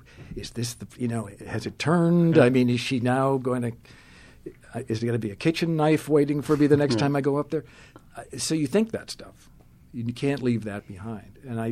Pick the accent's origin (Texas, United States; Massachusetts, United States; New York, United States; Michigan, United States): Massachusetts, United States; I grew up Catholic in Massachusetts.